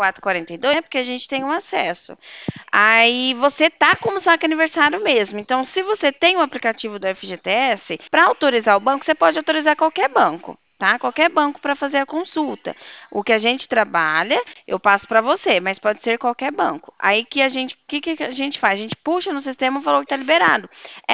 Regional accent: Paraná, Brazil; Eu sou daqui do Paraná.

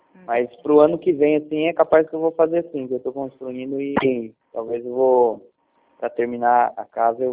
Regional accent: Nazaré Paulista, São Paulo, Brazil; Eu sou de Nazaré

